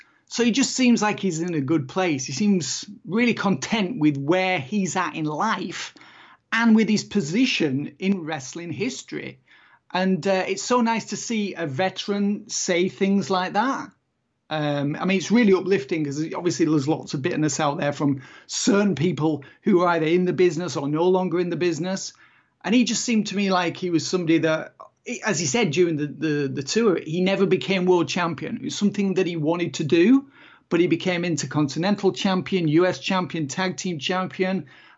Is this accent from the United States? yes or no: no; Kendal, North West England, United Kingdom; My hometown. It was my hometown.